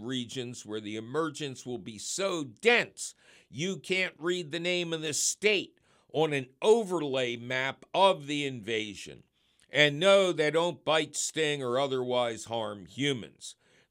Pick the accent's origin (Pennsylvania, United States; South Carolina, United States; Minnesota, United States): Pennsylvania, United States; My home state of Pennsylvania has seen some monster broods emerge over the past few centuries